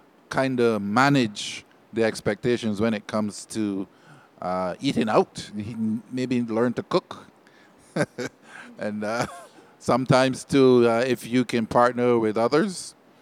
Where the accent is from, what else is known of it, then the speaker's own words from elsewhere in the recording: Barbados; now in Canada; I'm originally from Barbados, and back in Barbados there's no one there really to explain how money works.